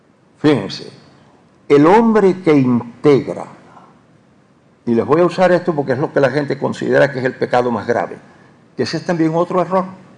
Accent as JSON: {"language": "Spanish", "country": "Puerto Rico", "said": "¿Dejo de ser puertorriqueño para seguir siendo cristiano o dejo de ser cristiano para seguir siendo puertorriqueño?"}